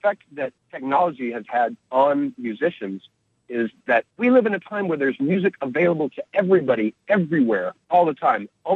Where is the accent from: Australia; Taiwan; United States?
United States; Colorado; born there; also born or lived in New York / Connecticut / California / Kansas City; Well, I was born in Colorado.